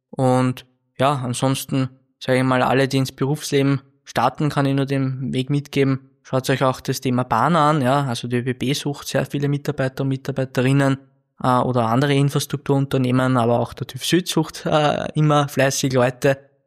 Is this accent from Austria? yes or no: yes; Vienna, Austria; Also alleine das zeigt schon, dass man auch als Wiener sehr für die Steiermark blühen kann.